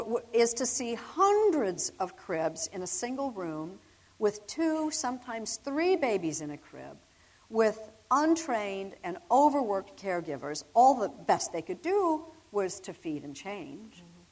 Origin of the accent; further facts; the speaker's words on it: Midwest, United States; I'm from the Midwest.